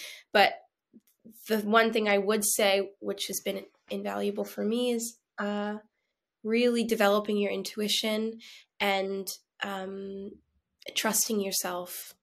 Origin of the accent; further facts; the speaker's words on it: Canada; now in United States; I'm Canadian